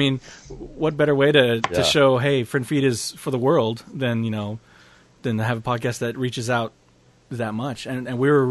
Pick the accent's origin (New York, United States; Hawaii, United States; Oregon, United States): Hawaii, United States; I'm from Hawaii, but and I brought some of the stuff with me.